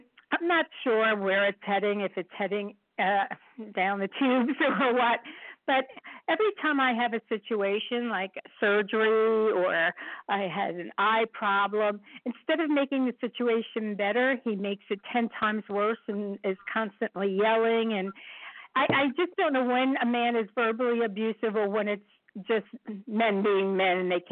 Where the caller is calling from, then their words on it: Pennsylvania, United States; I'm calling in from Pennsylvania